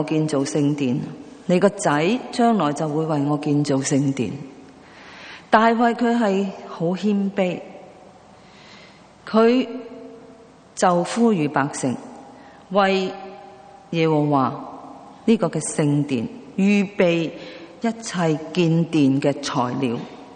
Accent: Hong Kong; 我们来自香港的，我们都曾经在殖民地生活

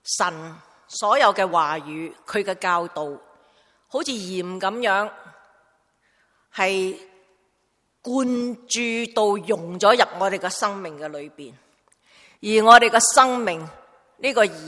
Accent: China; 我哋中国人就唔兴用呢啲啦

